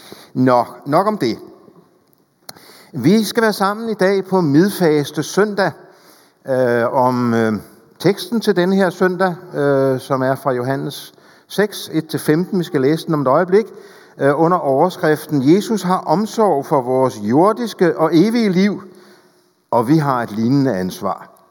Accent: Rødovre, Capital Region of Denmark, Denmark; now in Hillerød, Denmark; Jeg er vokset op i Rødovre og bor i Hillerød nu. Sammen med min kone. Og jeg har været folkepensionist det sidste halvandet år.

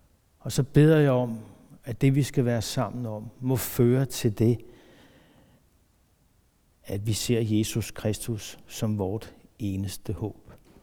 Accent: Hillerød, Capital Region of Denmark, Denmark; og jeg kommer fra Hillerød, og kommer i Betania-kredsen i Luthers Mission i Hillerød

